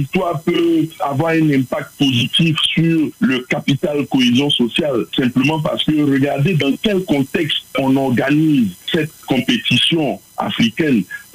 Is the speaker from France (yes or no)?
no; Côte d’Ivoire; En tant qu'Ivoirien, j'ai vécu avec beaucoup de difficultés cette défaite